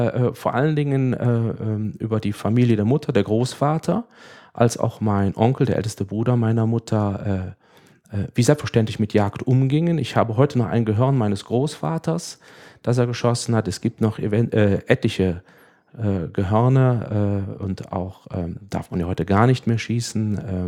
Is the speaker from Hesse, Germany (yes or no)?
no; Waldbröl, North Rhine-Westphalia, Germany; Ich bin in Waldbröl geboren, im Oberbergischen, im tiefsten Oberbergischen Süden, der Geburtsstadt Anton Wilhelms Florentin von Zuckermaglio.